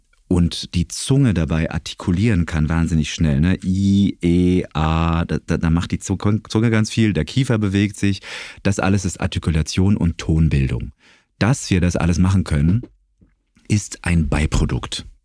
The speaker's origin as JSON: {"language": "German", "town": "Augsburg", "region": "Bavaria", "country": "Germany", "tie": "born or raised there", "lives_now": "Munich, Germany", "said": "Nach meinem Abitur bin ich aus Augsburg, wo ich aufgewachsen bin."}